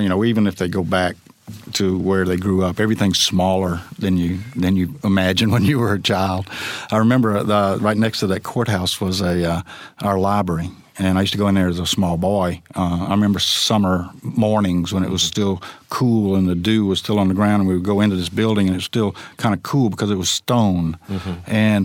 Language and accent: English; South Carolina, United States; I tell people I'm from South Carolina, but I studied abroad at the University of Georgia.